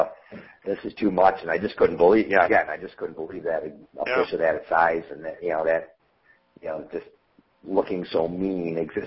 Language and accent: English; Grand Island, New York, United States; my uncle was a member of a fishing club where I grew up on Grand Island, New York, right in the upper Niagara River